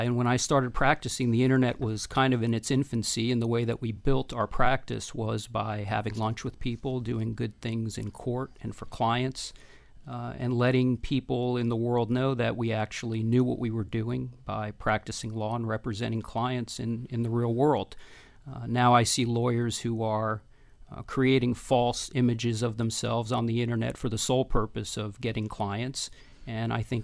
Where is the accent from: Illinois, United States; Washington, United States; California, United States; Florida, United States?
Florida, United States; Miami; Well, I am born and raised in Miami, and I went to Miami Killian Senior High School